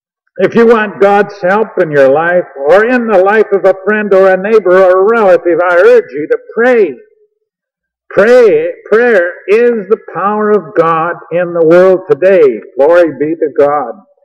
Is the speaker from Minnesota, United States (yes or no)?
no; Michigan, United States; I was raised in Michigan, and outside Albion, Michigan, there's a boys' ranch called the Star Commonwealth for Boys.